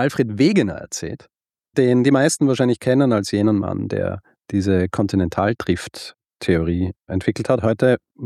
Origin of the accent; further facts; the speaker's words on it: Austria; ich bin Österreicher und ich sage halt, ich spreche halt so einen Buchstaben aus, wie da steht, nicht?